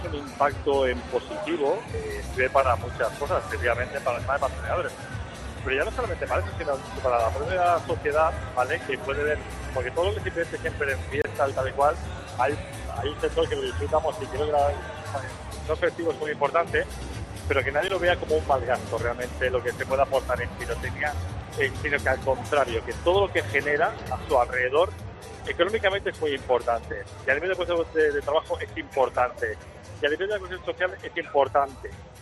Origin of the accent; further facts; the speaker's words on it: Valencian Community, Spain; Bueno, y ya como valencianos que somos todos, ¿no?, la comunidad